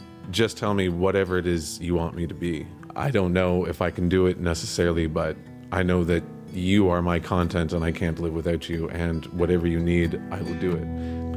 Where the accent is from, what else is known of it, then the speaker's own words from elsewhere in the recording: Cantley, Quebec, Canada; moved away; I moved from my hometown, which is called Cantley, Quebec, you know, population maybe 4,000 when I was a kid, to here